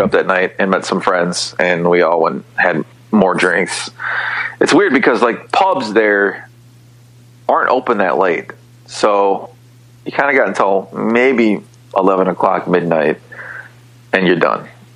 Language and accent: English; Duluth, Minnesota, United States; I originated from the Twin Ports area, Duluth Superior.